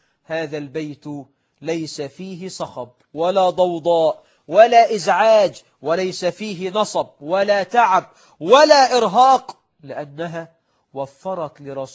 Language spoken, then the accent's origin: Arabic; Egypt; إحنا كمصريين أخوال جميع العرب